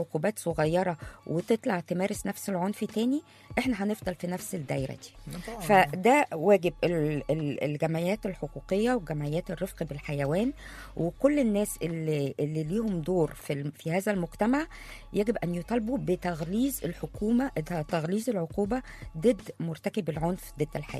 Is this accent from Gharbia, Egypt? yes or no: no; Cairo, Cairo Governorate, Egypt; إنما إحنا عندنا في القاهرة وفي حتت كتير من اللي بيعذبوا فيها الكلاب